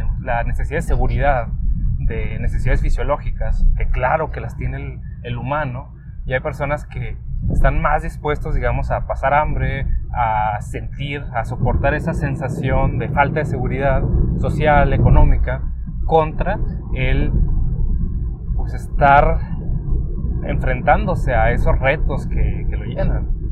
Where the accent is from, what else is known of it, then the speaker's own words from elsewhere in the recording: Mexico; pues somos México, somos la región mexicana de artistas, de creativos, de ingenieros, de cualquier cosa.